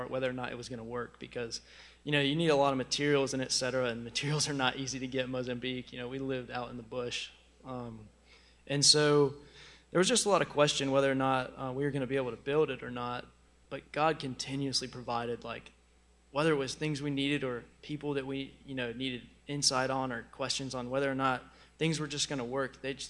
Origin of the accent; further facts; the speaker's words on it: the South, United States; We're like, well, we're Americans. We're from the South.